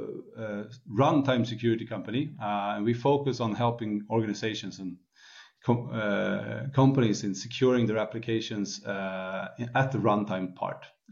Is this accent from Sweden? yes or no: yes; Sweden; Born and raised in Sweden, right now currently living in Stockholm.